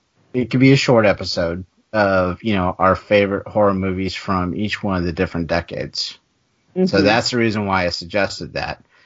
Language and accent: English; Florida, United States; So and then also I grew up in Florida, so you know there was you had many beaches.